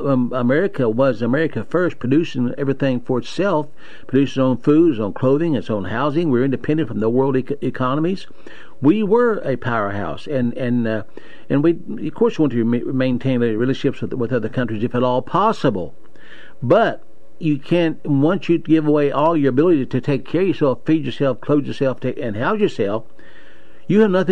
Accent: United States; I'm an American. I live here. I'm born and reared here.

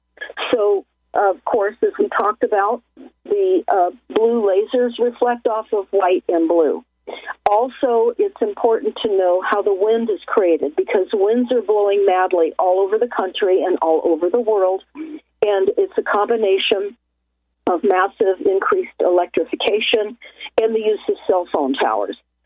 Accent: Pacific Palisades, California, United States; also born or lived in Santa Monica / Malibu; Again, I was born in Santa Monica. I grew up in and going around the Pacific Palisades as a young girl. It's gone. And I grew up in Malibu, and I was evacuated when I was only 11.

